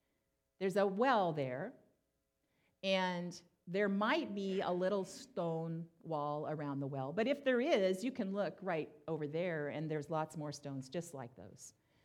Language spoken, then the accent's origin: English; the South, United States; I grew up partially in the South, and my grandma was my best friend, and she had a little tiny house.